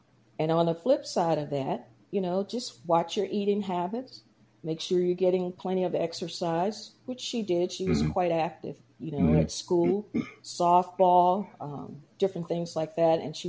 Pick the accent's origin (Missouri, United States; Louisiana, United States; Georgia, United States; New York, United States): Georgia, United States; We're both from Georgia.